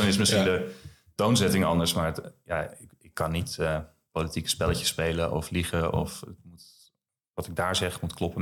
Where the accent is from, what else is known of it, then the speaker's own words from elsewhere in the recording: Zeeland, Netherlands; Ik kom uit Zeeland. Ja, ja.